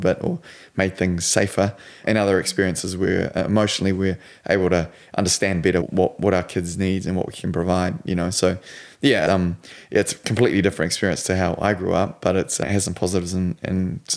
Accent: South Africa; we grew up Dutch Reformed in South Africa, and so we've come a long way since then.

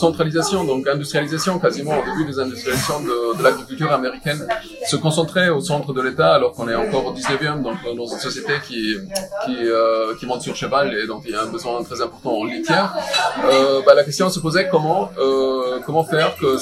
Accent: Germany; now in France; je suis allemand et souvent, ce qu'on me dit, mais comment t'es atterri ici en France

